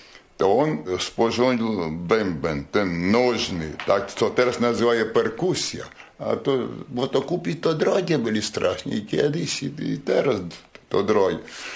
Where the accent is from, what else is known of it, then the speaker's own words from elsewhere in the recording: Podlaskie Voivodeship, Poland; U nas na Suwalszczyźnie grane byli, muzykanty grali i kapeli byli, za mojej pamięci.